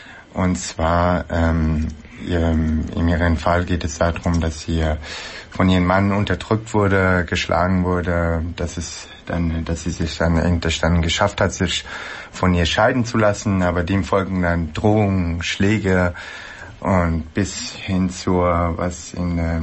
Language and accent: German; Hesse, Germany; ich bin aus Nähe Frankfurt hier, 30 Jahre alt, iranischer Herkunft, Diplomkaufmann.